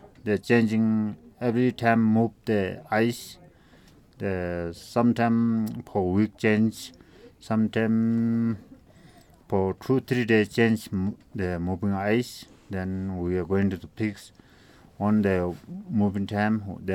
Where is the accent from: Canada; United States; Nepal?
Nepal; Namche Bazaar, Koshi Province; English is a second language; I am from Namje Bazar, Jarok.